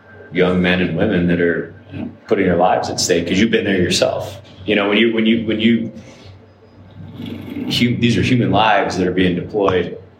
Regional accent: Florida, United States; I went to the University of Florida. I grew up in Florida and went that route to become an officer.

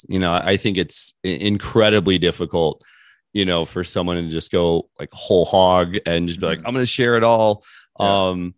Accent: Cocoa Beach, Florida, United States; I grew up in Cocoa Beach, Florida in the 40s and 50s

